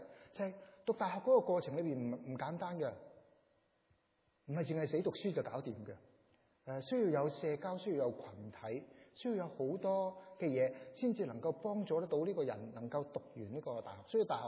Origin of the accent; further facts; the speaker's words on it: China; 我諗我哋中國人都好實際咯